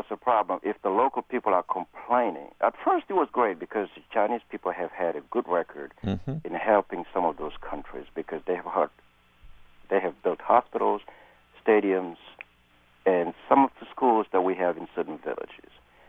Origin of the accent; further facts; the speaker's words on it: Senegal; I'm from Senegal.